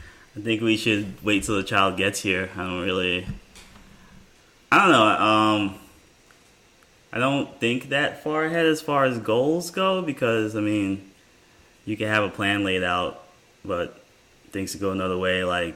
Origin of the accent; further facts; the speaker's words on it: Jamaica; I mean, I am too because I'm from Jamaica.